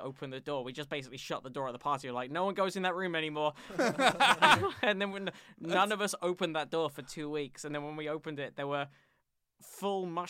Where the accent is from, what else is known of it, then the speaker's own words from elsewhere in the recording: London, United Kingdom; I grew up in the London suburbs.